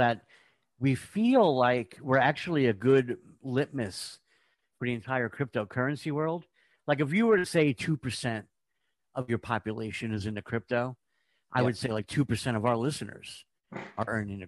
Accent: New York, United States; Down here in Georgia, forget about it. I'm a New Yorker in Georgia.

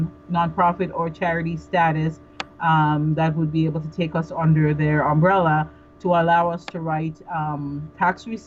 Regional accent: Canada; So I get 180 free days as a Canadian

